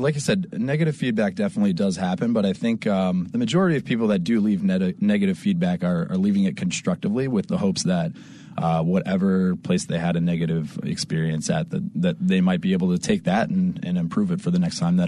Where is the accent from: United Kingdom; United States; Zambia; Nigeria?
United States; Illinois; Well, I'm actually from the Chicago suburbs originally. So it was kind of a homecoming for me.